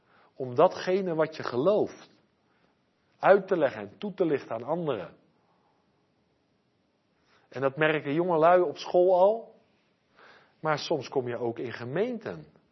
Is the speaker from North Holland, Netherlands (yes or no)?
no; South Holland, Netherlands; born there; Ik ben in het Westland geboren, in een glastuinbouwer.